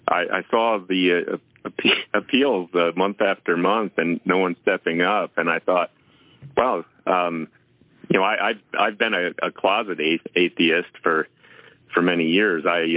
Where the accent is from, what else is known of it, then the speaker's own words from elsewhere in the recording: Canada; And I don't get up in the morning and say, "Gee, I'm not a Canadian today."